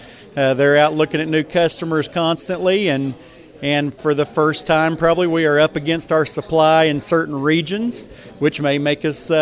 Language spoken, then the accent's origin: English; Canadian, Texas, United States; I'm from Canadian, Texas. We own and operate Indian Mound Ranch.